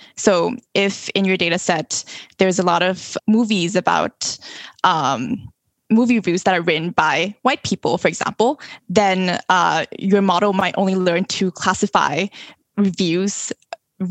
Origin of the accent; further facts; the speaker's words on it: Thailand; I'm originally from Thailand